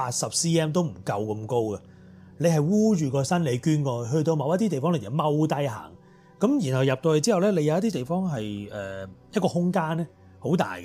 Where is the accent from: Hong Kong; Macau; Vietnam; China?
Vietnam; 因為我哋越南人瘦啊嘛